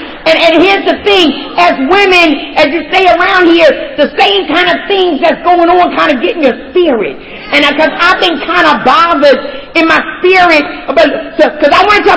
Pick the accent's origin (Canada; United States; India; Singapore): United States; Philadelphia, Pennsylvania; I'm from the Philadelphia area.